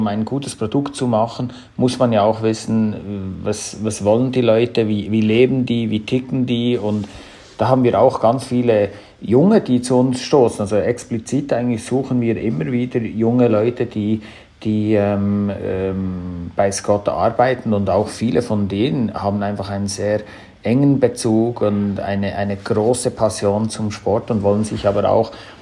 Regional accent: Switzerland; Wie man höchstwahrscheinlich nicht verkennen kann von meiner Sprache her, komme ich aus der Schweiz, auch vom Namen her … Also das zeigt ein bisschen, wo meine Wurzeln sind. Und die sind natürlich immer sehr stark an den Berg geprägt gewesen.

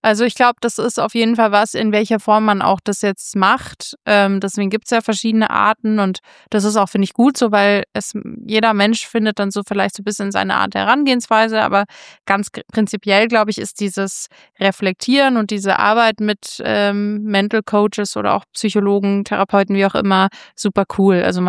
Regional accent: Munich, Bavaria, Germany; moved away as an adult; München, meine Heimat

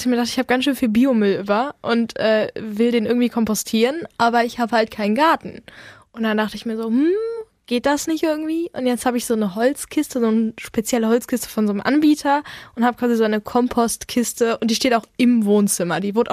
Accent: Bergkamen, North Rhine-Westphalia, Germany; Ich weiß, wir sind aus Bergkamen als Jugendliche dahin gefahren, um dann da auf die Kirmes zu gehen.

